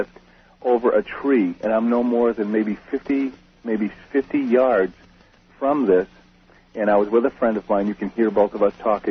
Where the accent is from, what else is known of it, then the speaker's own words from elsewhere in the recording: Maine, United States; now in Chicago, United States; I'm calling from Chicago.